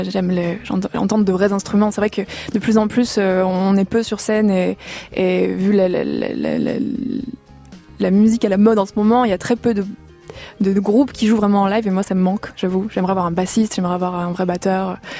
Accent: Paris, Île-de-France, France; Je suis parisienne

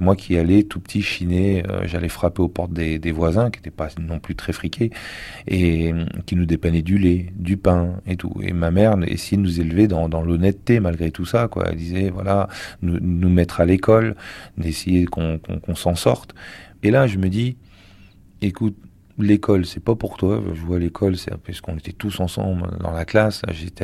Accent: Caen, Normandy, France; je viens de la Normandie, belle ville de Normandie, Caen. Mais bon, j'habitais les quartiers un peu défavorisés. J'ai commencé à le quartier de la Grâce de Dieu, ensuite le quartier de la Pierrosée, c'est la banlieue de Caen. J'habitais une tour qui s'appelait le 43, rue Montcalm

